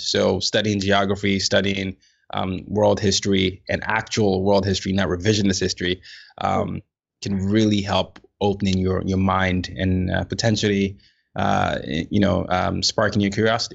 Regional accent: Nigeria; I'm a Nigerian, so I definitely understand the level.

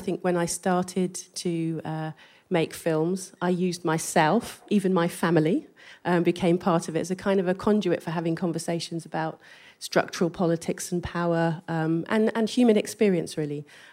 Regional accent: England, United Kingdom; accent: English; I go in there with my English accent, and it's a context that I don't understand.

